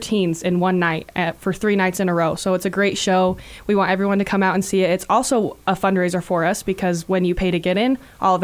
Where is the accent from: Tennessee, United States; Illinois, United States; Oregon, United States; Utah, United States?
Utah, United States; Riverton; I am from Riverton. I graduated from Riverton High School.